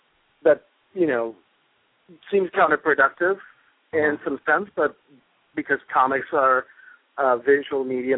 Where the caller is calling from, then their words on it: Chicago, Illinois, United States; Yeah, I'm live from Chicago, and a few blocks away from Andersonville, the Gayborhood.